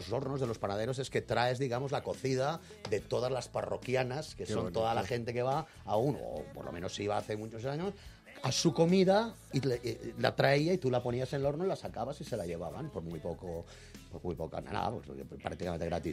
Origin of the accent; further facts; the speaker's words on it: Valencian Community, Spain; también es cierto que soy valenciano y me gusta mi tierra